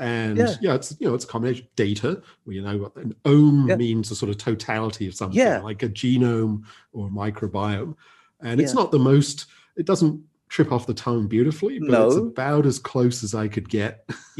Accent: England, United Kingdom; I was born in England. Actually, my father is American. My mother is British. I grew up in England, and both my parents were art historians, academics.

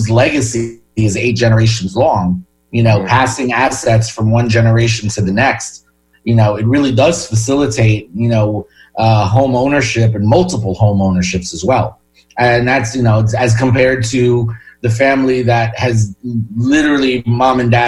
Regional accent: New Jersey, United States; I'm from Jersey.

